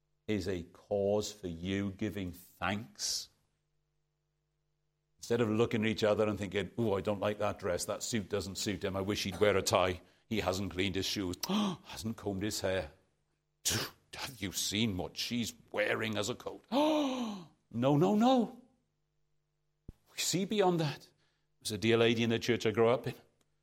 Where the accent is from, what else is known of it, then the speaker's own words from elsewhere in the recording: Aberdare, Wales, United Kingdom; Caradog was from Aberdare, my hometown. I can take you to see his grave.